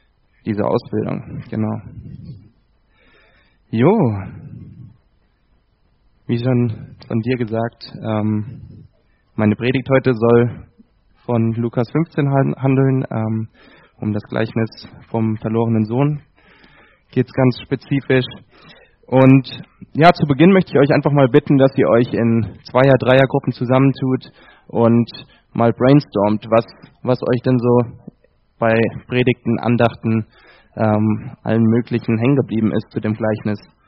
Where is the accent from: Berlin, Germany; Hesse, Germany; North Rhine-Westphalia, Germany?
Hesse, Germany; Erbach; born there; Bin 26 Jahre alt, komme gebürtig aus Erbach im Odenwald, also aus Südhessen.